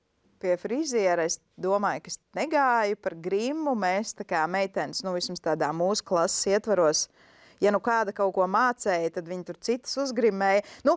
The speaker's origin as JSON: {"language": "Latvian", "town": "Cēsis", "region": "Cēsis Municipality", "country": "Latvia", "said": "Es esmu no Cēsīm. Un droši vien, ka kaut kur tā kā tas mazpilsētas faktors te nedaudz."}